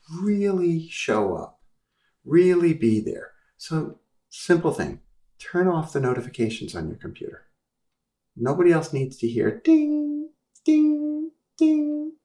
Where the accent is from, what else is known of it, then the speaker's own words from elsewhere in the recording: Brooklyn, New York, United States; You know, I grew up in Brooklyn. It's kind of obvious from my accent.